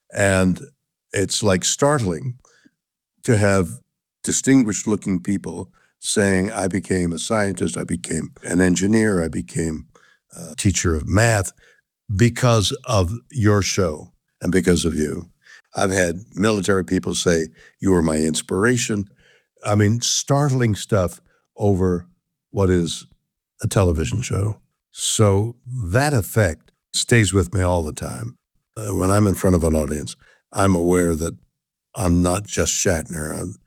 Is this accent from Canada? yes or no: yes; Canada; I'm Canadian. And as a result, my whole childhood and background and education had nothing to do with any prejudicial ideas of color.